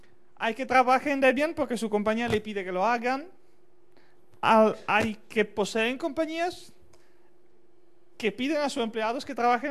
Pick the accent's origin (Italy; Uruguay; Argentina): Italy; de Italia. Y bueno, empiezo hablando de mis experiencias personales